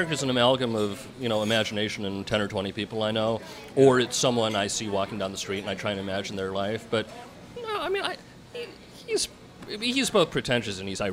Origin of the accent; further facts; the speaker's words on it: Chicago, Illinois, United States; I'm from Chicago, they're not from New York